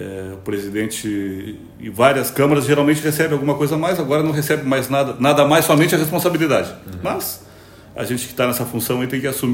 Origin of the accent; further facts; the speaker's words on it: Piratini, Rio Grande do Sul, Brazil; eu fui vereador também na minha cidade natal, lá Piratini, fui presidente da Câmara lá, né, entre 2000 e 2004, depois fui para Pelotas